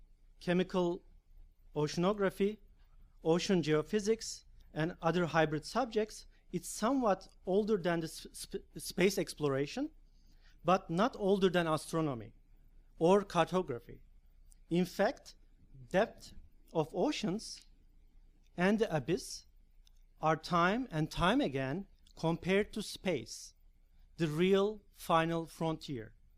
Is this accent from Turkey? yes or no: yes; Turkey; English is a second language; I mean, I'm coming from Turkey, and Mediterranean Sea kind of haunts us as a sea that is as a historical territory.